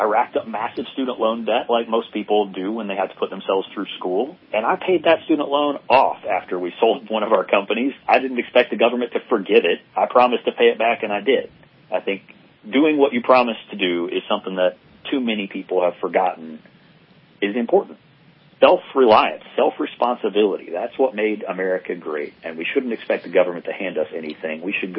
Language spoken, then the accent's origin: English; Florida, United States; Yeah, I grew up in Florida, and most people, they develop this image of palm trees and the beach, but the part of Florida I grew up in, we jokingly call Lower Alabama in North Florida.